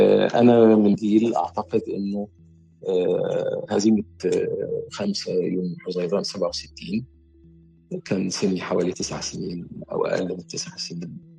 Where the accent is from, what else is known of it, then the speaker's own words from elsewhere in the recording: Cairo, Cairo Governorate, Egypt; also born or lived in Giza; أنا ولدت في القاهرة يعني أو في القاهرة الكبرى، بمعنى القاهرة الكبرى في حي اسمه الدقي في الجيزة، بس هو يتبع القاهرة الكبرى. وكانت طفولتي موزعة بين بيت جدتي لأمي والدة أمي في حي